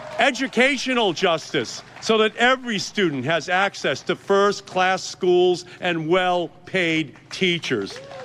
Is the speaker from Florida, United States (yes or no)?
no; Malden, Massachusetts, United States; So, growing up in Malden, I learned to read in part at this historic library behind me.